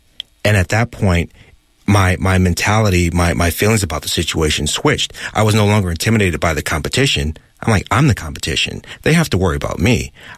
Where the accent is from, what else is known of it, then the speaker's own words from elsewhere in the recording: Oakland, California, United States; You know, I'm a black man coming from Oakland, California, single mother household.